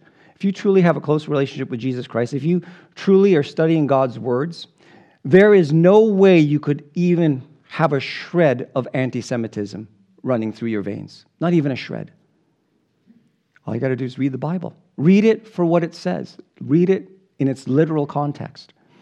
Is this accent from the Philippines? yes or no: yes; Philippines; You're from Chile, I'm from the Philippines.